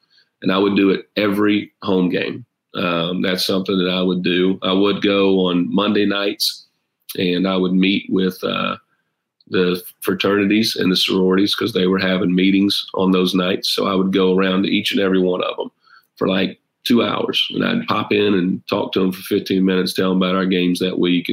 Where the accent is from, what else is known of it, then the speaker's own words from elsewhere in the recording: Pikeville, United States; You know, I'm from Pikeville, which is about an hour and a half away. And so this is home to me.